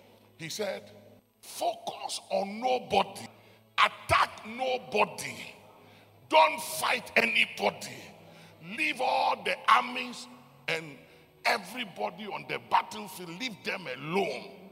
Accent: Accra, Greater Accra, Ghana; And I said, I'm from Accra, I need help.

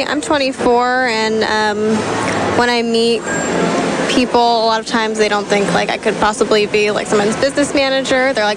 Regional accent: East Coast, United States; I'm from the East Coast, and right. there they definitely want you to be older.

